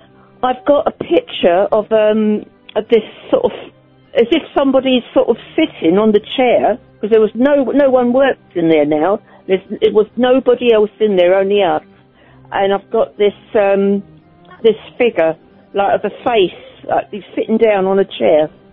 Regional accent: Holland-on-Sea, East of England, United Kingdom; because as you know, I'm from Holland-on-Sea in Essex.

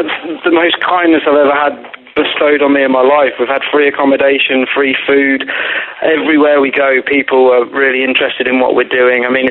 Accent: Newcastle upon Tyne, North East England, United Kingdom; born there; Of course, with England, of course. I was born in Concert in Newcastle, so I'm a big Newcastle fan.

